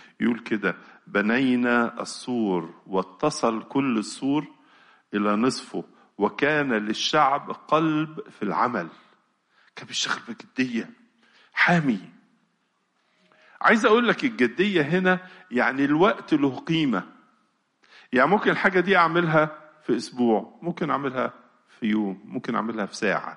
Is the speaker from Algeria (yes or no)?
no; Egypt; زي باب الحديد عندنا في مصر هنا وباب زويلة